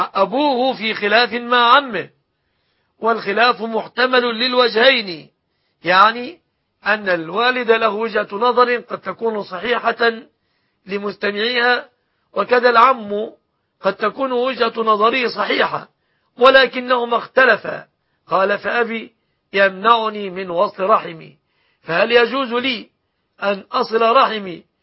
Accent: Egypt; هذا وأسأل الله أن يحفظ بلادنا مصر

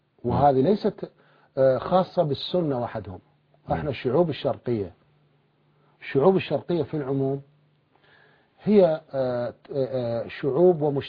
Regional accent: Iraq; احنا مطلعنا من العراق ورحنا الى بعض البلدان

